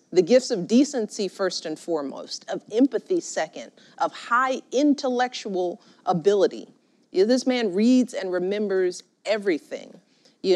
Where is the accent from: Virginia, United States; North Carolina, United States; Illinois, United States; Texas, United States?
Illinois, United States; Chicago; I grew up in Chicago, rough and tumble politics